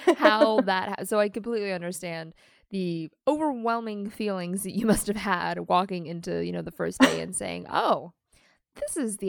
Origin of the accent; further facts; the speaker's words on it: Maryland, United States; How do you like Baltimore, by the way? I'm from Maryland.